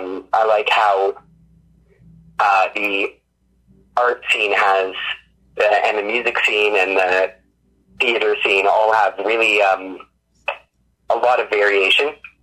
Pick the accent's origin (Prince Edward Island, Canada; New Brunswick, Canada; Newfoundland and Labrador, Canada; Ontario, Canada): Ontario, Canada; Scarborough; I grew up in Scarborough, which is technically part of Toronto, although, I mean, a lot of people might argue otherwise. So most of my life I spent in the strip malls in the suburbs.